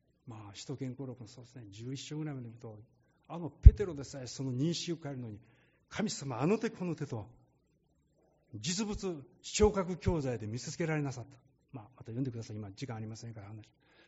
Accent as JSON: {"language": "Japanese", "region": "Shiga", "country": "Japan", "said": "同じ日本人であっても、私は滋賀県出身"}